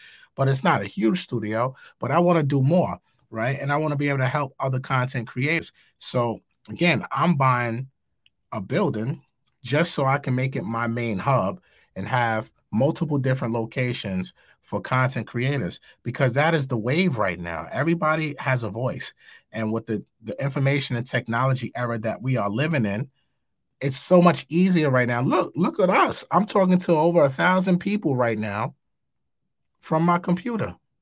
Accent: New York City, New York, United States; Ah, man, I think New York City is one of these interesting markets. I'm from New York. I live in New York.

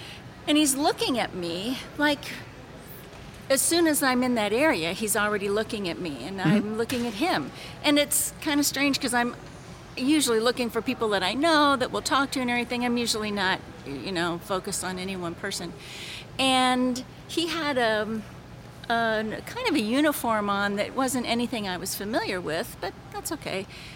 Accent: Verdon, Illinois, United States; now in St. Louis, United States; I'm from Verdon, Illinois, but I live in St. Louis now.

